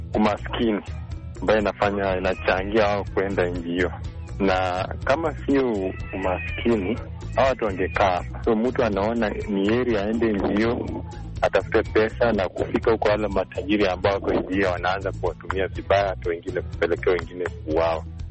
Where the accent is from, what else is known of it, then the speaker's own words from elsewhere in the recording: Moi's Bridge, Uasin Gishu County, Kenya; natoka Moses Bridge, Uasin Gishu County, Kenya.